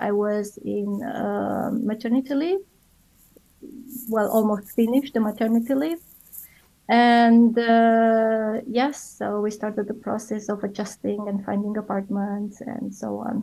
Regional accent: Romania; English is a second language; moved away as an adult; now in Zurich, Switzerland; I'm a marketing specialist working in a startup now in Zurich, Switzerland. I'm based in Zurich. I come from Romania.

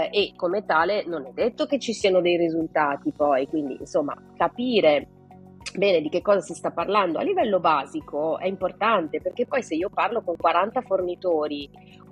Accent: Lombardy, Italy; also born or lived in Piedmont / Marche; io vivo metà della mia vita in Piemonte, metà della mia vita nelle Marche, ok? Però non sono piemontese, nemmeno marchigiana, sono lombarda.

